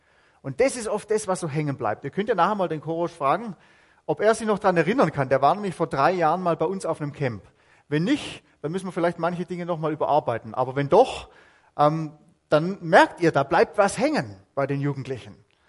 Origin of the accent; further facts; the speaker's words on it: Southern Germany, Germany; Ich bin aus Süddeutschland.